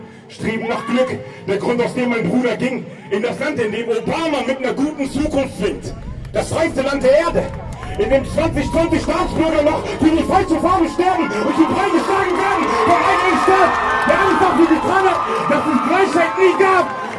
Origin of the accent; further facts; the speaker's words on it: Linden, Lower Saxony, Germany; ich komme aus Linden